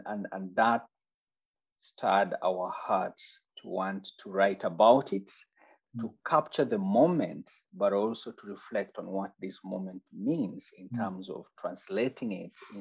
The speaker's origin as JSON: {"language": "English", "country": "Kenya", "moved": "as an adult", "lives_now": "Bristol, United Kingdom", "said": "We're currently living in Bristol, but we are originally from Kenya and came to the UK in 2018."}